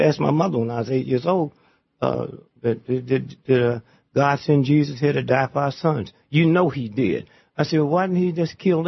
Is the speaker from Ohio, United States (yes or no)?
no; St. Louis, Missouri, United States; I'm from St. Louis.